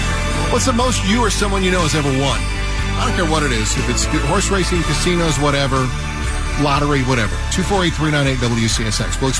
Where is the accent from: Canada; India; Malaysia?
Canada; being a Canadian